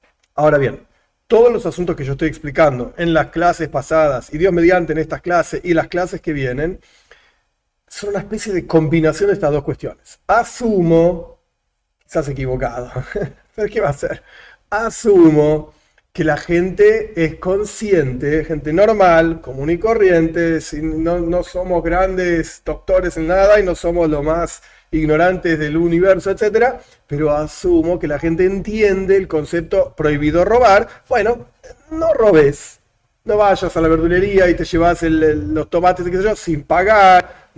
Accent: Argentina; Argentina, que es el país donde yo vivo. Y soy argentino y nací en Argentina, etcétera, etcétera. Por eso hablo como hablo

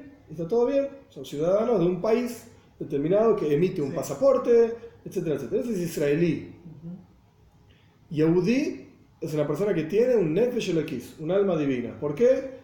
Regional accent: Buenos Aires, Argentina; Yo nací ahí, soy porteño, nací en Capital Federal, ni siquiera se llamaba Gran Ciudad de Buenos Aires, Capital Federal. Yo soy argentino, me guste o no me guste. Soy judío, también me guste o no me guste, y en realidad viene primero judío que argentino

